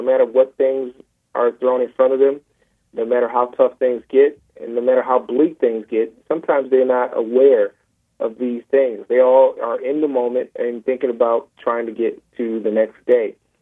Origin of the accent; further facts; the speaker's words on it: Milwaukee, Wisconsin, United States; that was based off my experience growing up in Milwaukee, Wisconsin. My grandmother lived on 10th and Burlite.